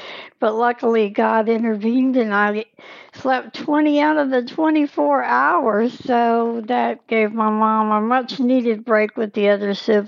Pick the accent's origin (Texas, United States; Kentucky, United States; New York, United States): Texas, United States; Fort Hood; born there; I was born in Fort Hood, Texas, in December 12th.